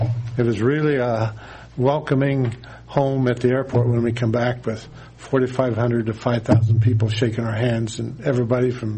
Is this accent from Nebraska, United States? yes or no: yes; Geneva, Nebraska, United States; now in Cortland, United States; I'm from Cortland, Nebraska, originally from the Geneva area.